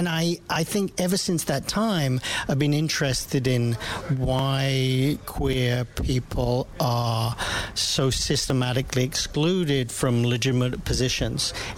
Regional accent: London, United Kingdom; I grew up in South London around about the time of the Bermondsey by-election when I was 17.

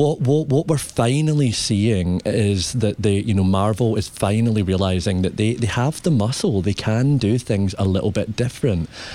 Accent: Scotland, United Kingdom; I'm very Scottish.

